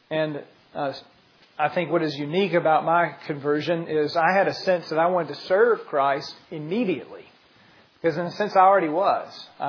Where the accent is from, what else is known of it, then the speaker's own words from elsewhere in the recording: Douglasville, Georgia, United States; I grew up in Douglasville, so I'm a child of this town.